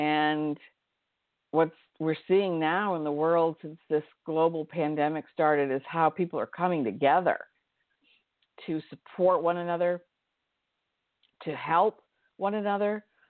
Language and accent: English; Maine, United States; I grew up in Maine, the great state of Maine. I'm very proud to be from the great state of Maine.